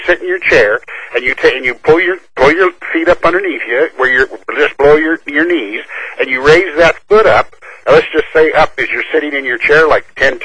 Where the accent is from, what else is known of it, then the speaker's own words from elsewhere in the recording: Olympia, Washington, United States; There's Judy from Texas, and I'm from Olympia, and Onita from Kansas.